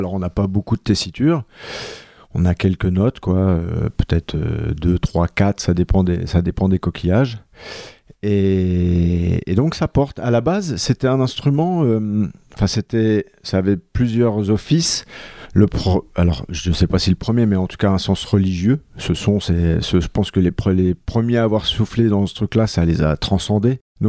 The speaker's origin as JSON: {"language": "French", "region": "Centre-Val de Loire", "country": "France", "tie": "born or raised there", "also_born_or_lived": "Paris", "said": "j'ai appris le trombone déjà dans l'école de musique du village d'où je viens, à côté d'Orléans, et avec l'harmonie du village."}